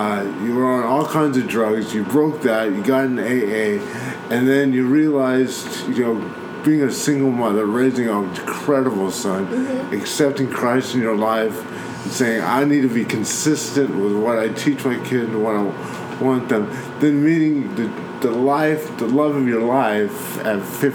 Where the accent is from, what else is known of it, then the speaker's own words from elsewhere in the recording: Harrisburg, Pennsylvania, United States; You know, I grew up in Harrisburg. I just, you know, had these terrible experiences with racism at 6 years old.